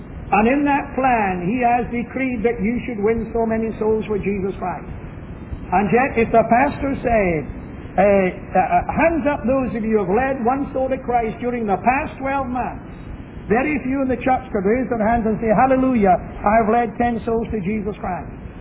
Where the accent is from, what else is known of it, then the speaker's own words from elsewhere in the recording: Scotland, United Kingdom; You see, I'm a Scotsman. And I don't fight to be a Scotsman.